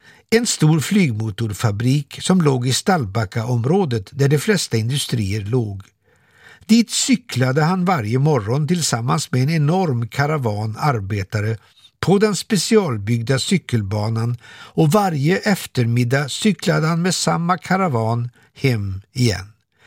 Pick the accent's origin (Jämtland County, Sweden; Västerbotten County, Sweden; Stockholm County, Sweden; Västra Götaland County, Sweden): Västra Götaland County, Sweden; Trollhättan; Min barndom och uppväxt i Trollhättan var mycket fin.